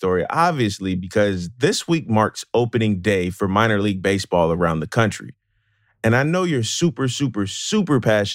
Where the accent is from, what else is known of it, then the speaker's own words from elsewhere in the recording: Virginia, United States; I grew up in Central Virginia. We didn't have a basketball team. We didn't have a baseball team.